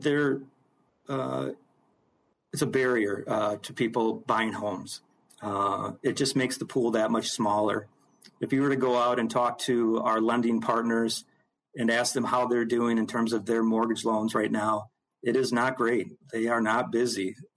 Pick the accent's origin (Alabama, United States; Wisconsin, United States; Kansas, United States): Wisconsin, United States; Madison; I grew up in Madison. I grew up in a small home, you know, those three bedroom, one and a half bath.